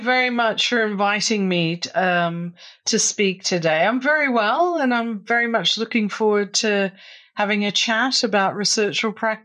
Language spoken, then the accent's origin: English; Australia; accent: Australian; English is a second language; also born or lived in Canada; I'm the daughter of Italian immigrants who went to Canada in the mid-50s. That's where I was born. We then moved to Australia, hence the accent. I grew up in Australia in the mid-70s and then went back to Canada to do my PhD.